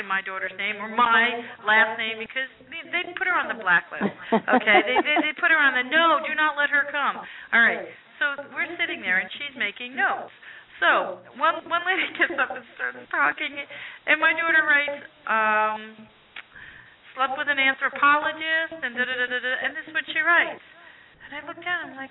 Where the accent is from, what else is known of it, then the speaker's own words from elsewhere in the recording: New Jersey, United States; When growing up in New Jersey, I thought any place that had palm trees had coconuts.